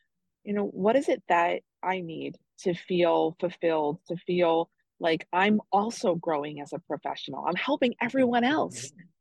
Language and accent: English; Staten Island, New York, United States; moved away as an adult; I grew up in Staten Island, New York. I was very far from home.